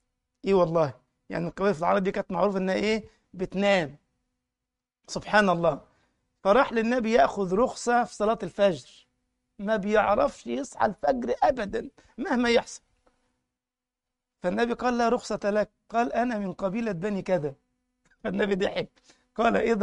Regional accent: Egypt; أي والله، احنا عندنا في مصر المنبه اللي هو بيقعد يرن جامد ده

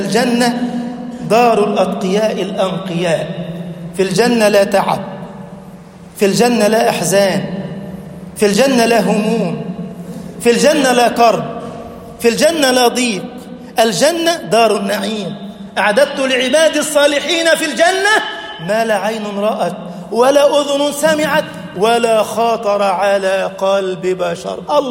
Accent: Egypt; اللهم اجعل بلدنا مصر أمنا أمانا، اللهم اجعل بلدنا مصر أمنا أمانا، سخاء رخاء

